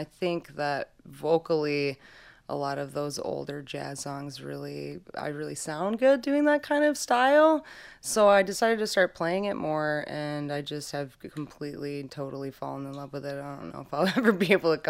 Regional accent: Kalamazoo, Michigan, United States; also born or lived in Vicksburg; but yeah, I was born in Kalamazoo. I was actually born in the parking lot of Borges Hospital, and my parents lived right down the street. And I grew up on the east side, like right off of Gull Road on Sunnyside, until I was like 12, and then we moved to Vicksburg

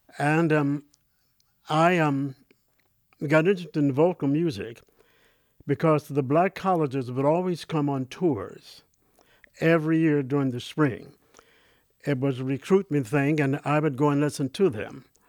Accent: Chicago, Illinois, United States; which was founded in my hometown of Chicago in 1919.

